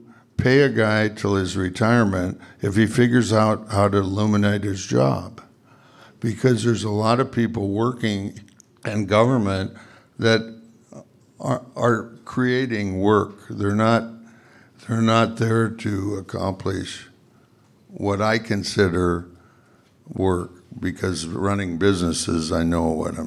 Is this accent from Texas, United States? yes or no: no; Seattle, Washington, United States; I grew up in Seattle and I was a Democrat and involved with the Democrats when I moved here